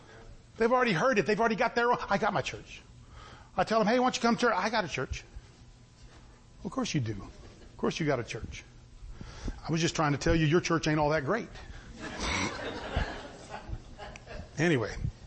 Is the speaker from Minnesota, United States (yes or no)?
no; San Antonio, Texas, United States; I'm glad I'm an American. I'm glad I'm a Texan. I'm glad I'm from San Antonio.